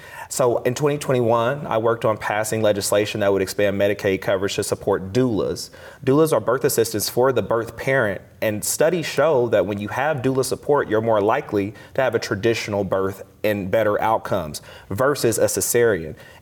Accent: Missouri, United States; I grew up in Missouri.

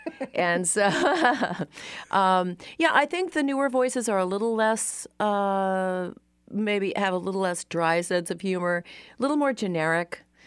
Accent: New England, United States; Well, I'm not from Georgia. I'm from New England.

